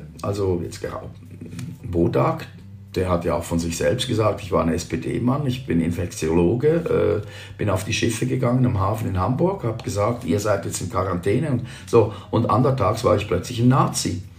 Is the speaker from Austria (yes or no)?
no; Switzerland; Ich bin natürlich als Schweizer, bin ich es gewohnt, mit mehr Parteien zu leben.